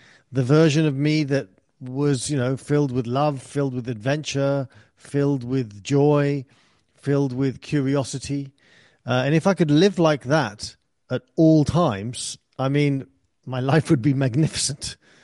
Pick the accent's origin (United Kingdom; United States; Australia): United Kingdom; England; As you can tell, I grew up in England, and when I was a teenager, 80s and 90s